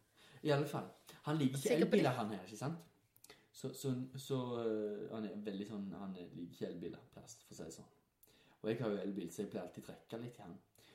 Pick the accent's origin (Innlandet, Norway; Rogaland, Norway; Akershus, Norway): Rogaland, Norway; Ålgård; Nei, du hører på Vestlandet nå, for vi kommer fra Ålgård.